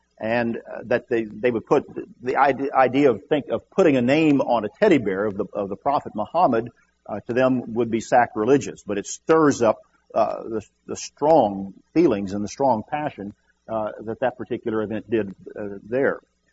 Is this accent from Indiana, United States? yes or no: yes; Indiana, United States; He was recently in my home state of Indiana a few months ago and made a pilgrimage there.